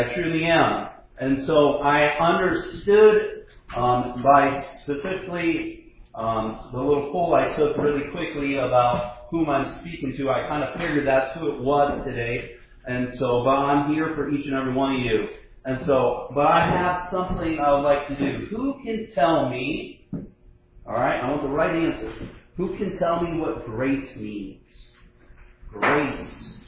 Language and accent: English; Ohio, United States; I am from Ohio, and I am a Boston Red Sox fan